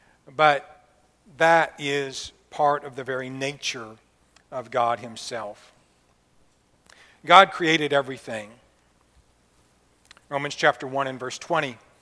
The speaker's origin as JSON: {"language": "English", "town": "Athens", "region": "Alabama", "country": "United States", "said": "of Athens, Alabama. So, you know, if I go someplace, where are you from? Well, I'm from Athens."}